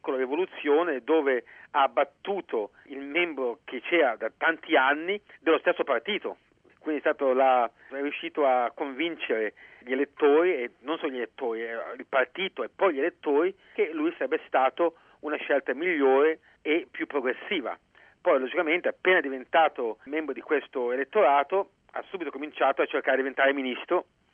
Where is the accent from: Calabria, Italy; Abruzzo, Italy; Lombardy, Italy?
Lombardy, Italy; Milan; io essendo milanese non ci capivo niente